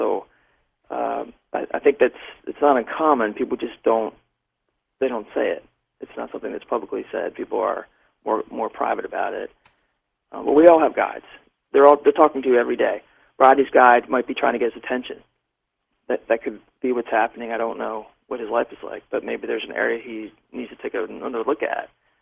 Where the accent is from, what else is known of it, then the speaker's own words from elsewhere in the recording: Baltimore, Maryland, United States; And then I got a vision of Ravens Stadium, because I'm from Baltimore